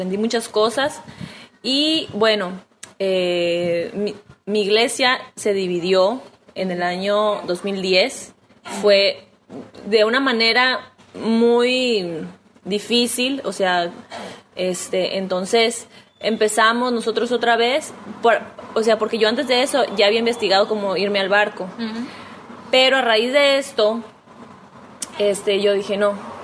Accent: Mexico; now in Uruguay; ahorita está en Colombia, va para México, para mi tierra, y luego va a venir para acá también.

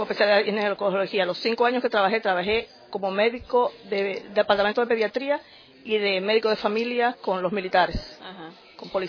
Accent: Dominican Republic; Muy diferente también en mi país. En la República Dominicana no es obligado

